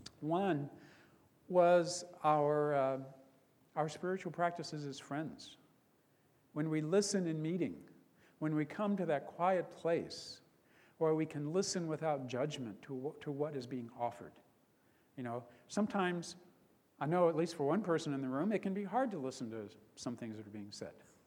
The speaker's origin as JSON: {"language": "English", "region": "Ohio", "country": "United States", "tie": "born or raised there", "also_born_or_lived": "Louisville, Kentucky", "accent": "Yankee", "said": "I was born in Louisville, and my family crossed the Great Divide into Ohio when I was 6 years old. So I talk like a Yankee, but yeah, I'm from Kentucky."}